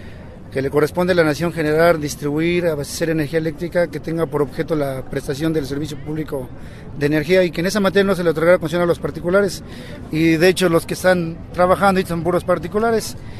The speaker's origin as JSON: {"language": "Spanish", "town": "Necaxa", "region": "Puebla", "country": "Mexico", "said": "es mi hermano, somos originarios de Necaxa, Puebla."}